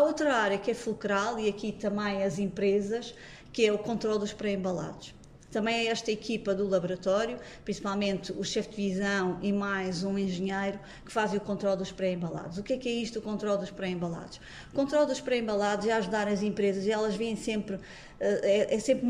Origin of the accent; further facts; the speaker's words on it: Madeira, Portugal; nossa forma de ser e de estar como madeirenses